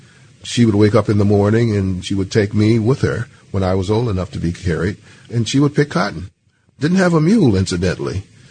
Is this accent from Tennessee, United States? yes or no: no; Hurtsboro, Alabama, United States; born there; I was born in Hertzboro, Alabama.